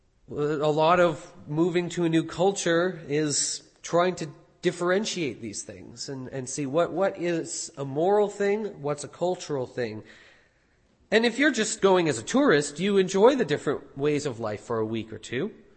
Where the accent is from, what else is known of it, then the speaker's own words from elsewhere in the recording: Canada; also born or lived in New Zealand; I remember as a Canadian, I was born in New Zealand, but raised in Canada